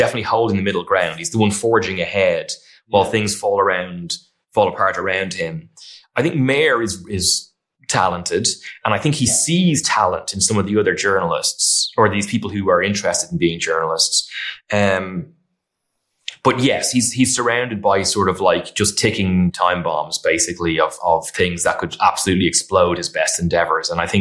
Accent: Ireland; I don't know if it's just from being Irish or from this side of the pond, but like I often look for the dark humor.

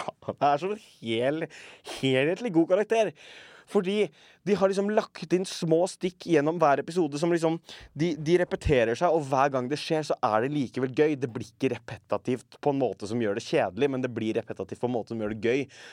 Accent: Kløfta, Akershus, Norway; ikke bare har du liksom Kløfta, der jeg vokste opp, men du har også Jessheim, og du har liksom Eidsvoll og du Lillestrøm jo en del av liksom Nedre Romerike.

